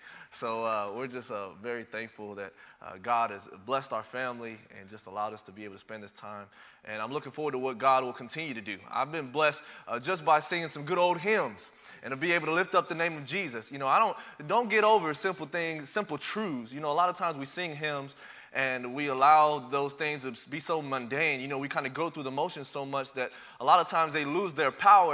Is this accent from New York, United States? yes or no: no; Dayton, Ohio, United States; I grew up in a very religious home there in Dayton, Ohio. I am from Dayton. My father raised me Catholic. My mom was Pentecostal.